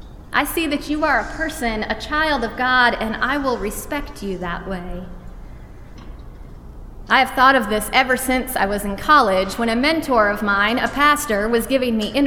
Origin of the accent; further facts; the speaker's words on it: Michigan, United States; I come from Michigan, where the fizzy drink that's often served in a can is called pop